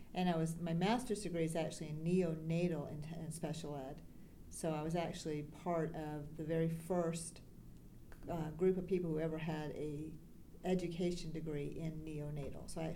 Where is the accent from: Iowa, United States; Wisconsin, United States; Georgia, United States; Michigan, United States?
Georgia, United States; Griffin; Griffin, Georgia. Okay. So I am a rare breed, born and bred in Georgia, stayed here. And then I went to Florida State University and then came to the Woodstock area in 1991.